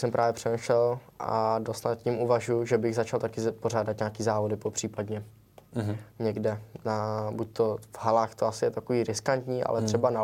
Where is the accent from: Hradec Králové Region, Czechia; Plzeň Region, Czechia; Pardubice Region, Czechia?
Hradec Králové Region, Czechia; Jaroměř; já jsem z Jaroměře a on je z Hradce, z Ruseka, což je asi 20 kiláků od sebe.